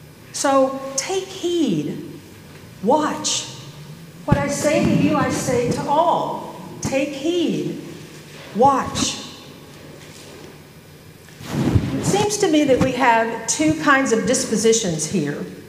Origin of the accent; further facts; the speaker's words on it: Louisiana, United States; I was raised Southern Baptist in Northern Louisiana, and my immediate family of six